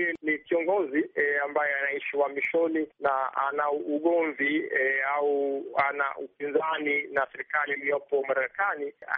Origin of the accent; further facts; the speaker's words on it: Tanzania; kama Mtanzania